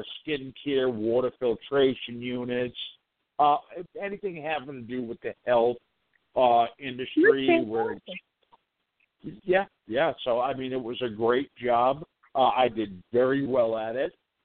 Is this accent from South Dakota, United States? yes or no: no; Smithfield, Rhode Island, United States; I was born and raised in Smithfield, Rhode Island. A little town in a very small state.